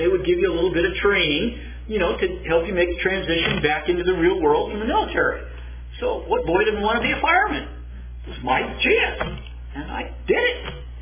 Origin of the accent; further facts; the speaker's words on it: California, United States; So I went back to my hometown, which is on a peninsula in Southern California.